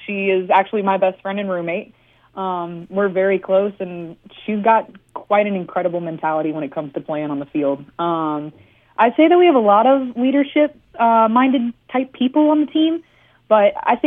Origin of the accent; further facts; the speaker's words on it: Baton Rouge, Louisiana, United States; So originally I'm from Baton Rouge, so a little bit ways from home, but I've been playing soccer since probably about 3 or 4 years old.